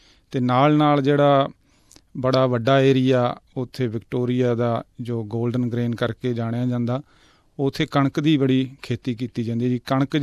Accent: Punjab, India; ਸਾਡਾ ਪਿੰਡ ਹੈ ਜਿਹੜਾ ਬਿਲਕੁਲ ਲੁਧਿਆਣੇ ਦੇ ਨਾਲ ਅਤੇ ਬਹੁਤ ਹੀ ਵਧੀਆ ਮਾਰਕੀਟਿੰਗ ਜਿਹੜਾ ਏਰੀਆ ਉਹਦੇ ਵਿੱਚ ਪੈਂਦਾ ਜੀ।

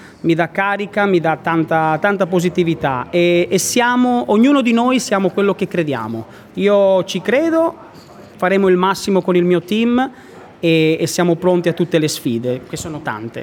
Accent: Milan, Lombardy, Italy; born there; io sono nato a Milano nel 1985

